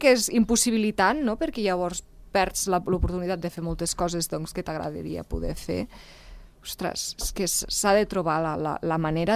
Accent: Andorra; arriben aquestes dates, ara que arriba la Puríssima, i els que som d'Andorra...

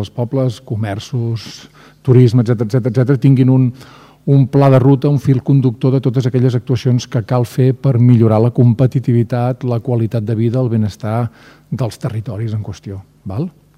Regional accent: Catalonia, Spain; jo sóc català, de desinència italiana, d'avi italià

